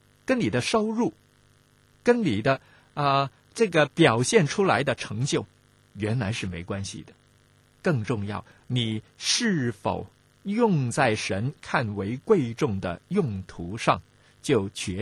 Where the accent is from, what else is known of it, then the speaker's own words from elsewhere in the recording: Hong Kong; 咱们香港人呢，就有上茶楼饮茶喝点心的这种的习惯